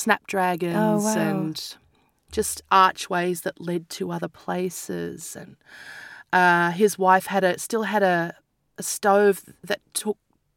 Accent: Australia; Absolutely. Yeah. Even to go to other cities is a long time

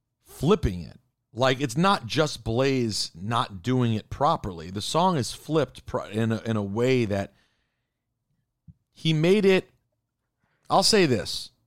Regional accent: Maryland, United States; on Peloton.

